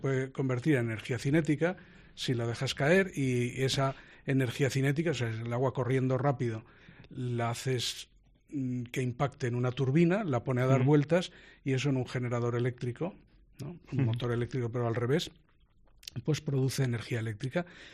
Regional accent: Valencia, Valencian Community, Spain; born there; porque yo que nací en Valencia, y esto del Tribunal de las Aguas es graciosísimo

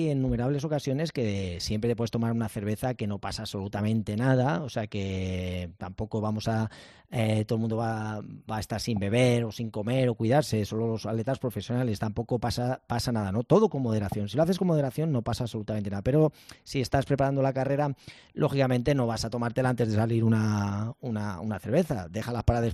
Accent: Madrid, Community of Madrid, Spain; soy de aquí, de Madrid

